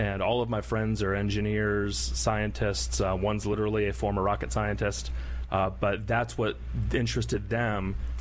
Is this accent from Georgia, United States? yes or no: no; Melbourne, Florida, United States; Grew up in Melbourne, Florida.